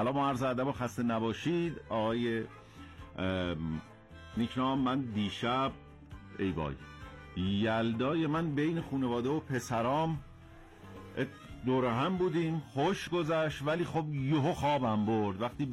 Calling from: Kermanshah, Iran; از کرمانشاه هستم.

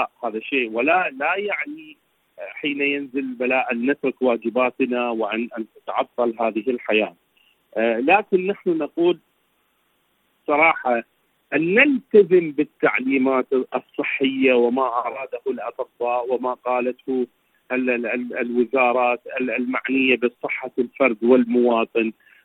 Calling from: Iraq; من العراق، شكرا جزيلا لك

